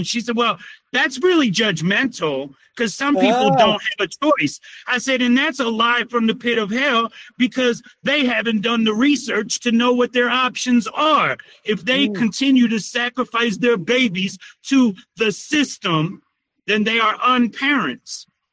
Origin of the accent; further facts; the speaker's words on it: Maine, United States; I said I was from Maine.